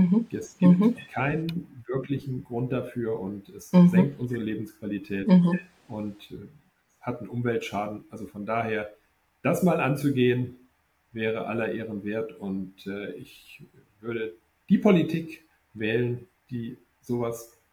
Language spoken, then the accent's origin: German; Wuppertal, North Rhine-Westphalia, Germany; In meiner Heimatstadt Wuppertal